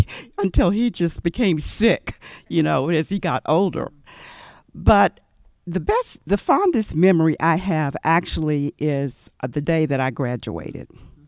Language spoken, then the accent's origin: English; Charlottesville, Virginia, United States; As I told you before, I grew up in Charlottesville